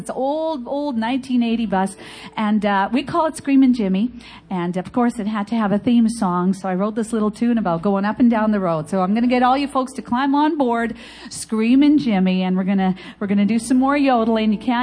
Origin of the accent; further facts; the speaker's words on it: Saskatchewan, Canada; Yes, I am from Saskatchewan, Canada.